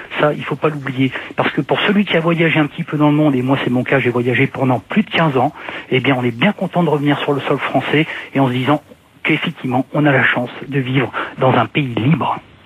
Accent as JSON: {"language": "French", "country": "France", "said": "j'ai un grand-père qui était kabyle, j'en ai un deuxième qui était italien, je suis français, de souche, ou d'origine plutôt"}